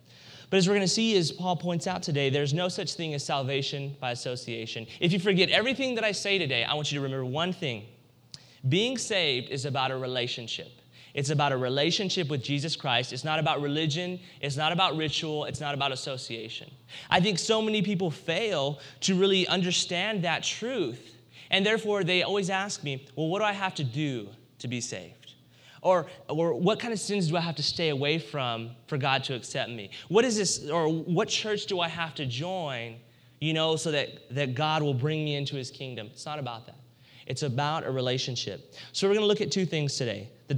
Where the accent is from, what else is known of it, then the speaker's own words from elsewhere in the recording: United States; Just as for us as Americans, especially now in a time of war, we think, man, we call ourselves, I'm an American.